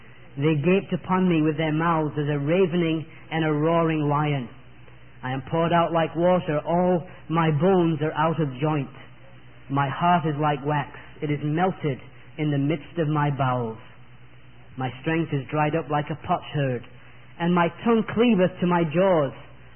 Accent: Yorkshire and the Humber, United Kingdom; accent: Yorkshire; I'm not sure that with my Yorkshire accent I'm going to pronounce this correctly

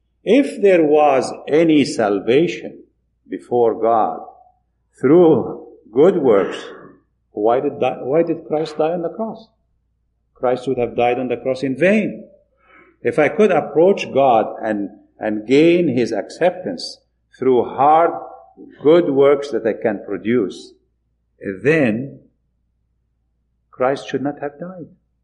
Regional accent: Egypt; You see, I come from Egypt.

